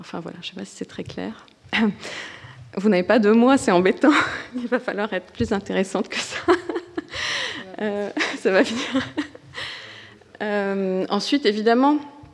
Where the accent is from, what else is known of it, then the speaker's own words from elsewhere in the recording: Beirut, Beirut Governorate, Lebanon; je suis née à Beyrouth, au Liban, donc dans les années 80. Et je suis née, j'ai grandi en français et en arabe. Donc la double langue, en tout cas, a tout de suite existé dans ma vie.